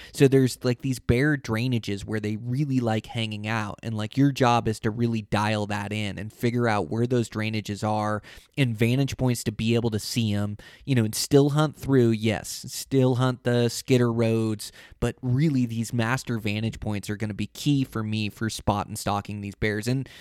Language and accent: English; Montana, United States; In my home state of Montana, I love traveling to Idaho.